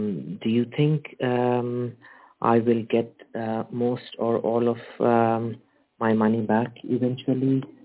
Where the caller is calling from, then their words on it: United Kingdom; I'm calling from the United Kingdom.